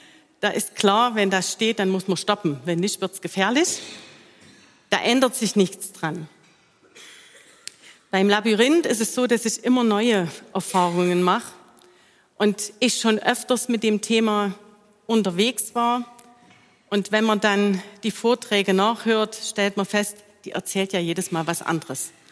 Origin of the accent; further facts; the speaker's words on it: Saxony, Germany; Mein kleinen Akzent, der verrät, wo ich aufgewachsen bin. Und zwar im Erzgebirge.